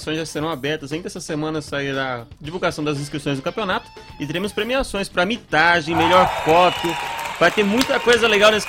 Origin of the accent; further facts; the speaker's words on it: Ribeirão Pires, São Paulo, Brazil; pessoal de Ribeirão Pires, minha cidade natal, longe pra caramba.